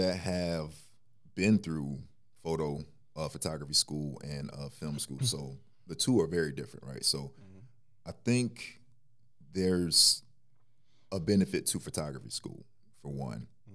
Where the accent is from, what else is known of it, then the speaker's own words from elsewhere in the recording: Philadelphia, Pennsylvania, United States; now in Charlotte, United States; Philly, yeah.